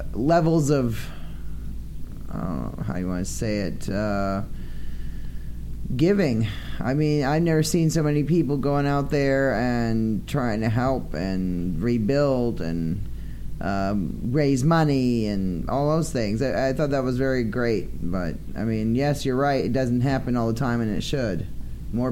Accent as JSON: {"language": "English", "region": "Maine", "country": "United States", "said": "I do, yes. I'm from Maine."}